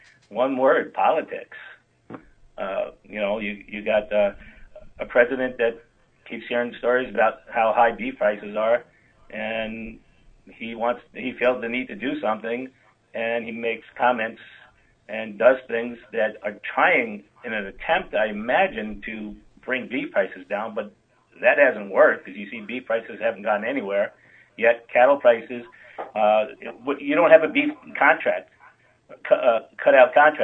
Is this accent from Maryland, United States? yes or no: no; New York, United States; I'm actually from New York.